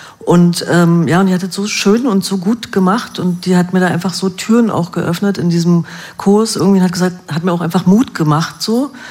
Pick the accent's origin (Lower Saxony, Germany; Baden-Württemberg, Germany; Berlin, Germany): Berlin, Germany; born there; Also ich bin ja nun in Berlin geboren, wie man unschwer hört.